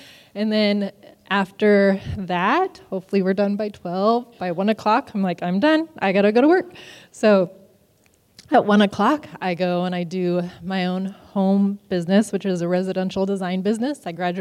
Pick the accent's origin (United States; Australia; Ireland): United States; Pratt, Kansas; This is my family farm that I grew up in Pratt.